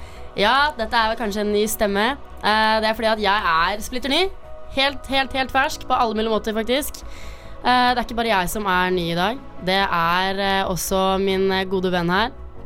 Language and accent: Norwegian; Oslo, Norway; Jeg er fra Oslo. 20 år, blir 21 nå til høsten.